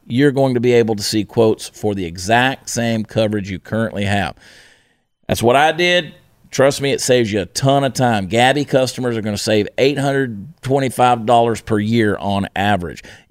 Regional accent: Georgia, United States; I grew up in Georgia, and I've never known a Klan member.

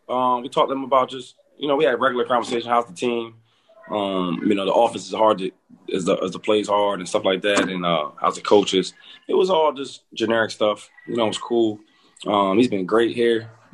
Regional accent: Harrisburg, Pennsylvania, United States; And that's like a hometown thing for me because I'm from Harrisburg. It's like an hour away

